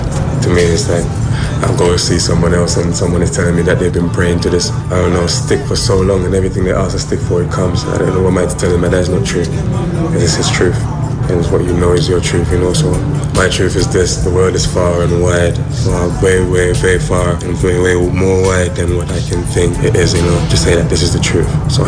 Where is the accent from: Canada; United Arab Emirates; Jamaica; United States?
Jamaica; Music for me, growing up in Jamaica, is kind of like your birthright, I think, to be a part of music.